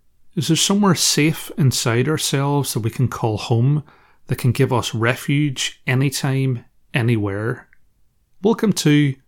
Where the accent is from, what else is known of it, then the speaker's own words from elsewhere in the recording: Northern Ireland, United Kingdom; accent: Northern Irish; those of you who've listened to the podcast for a while and are used to my Northern Irish accent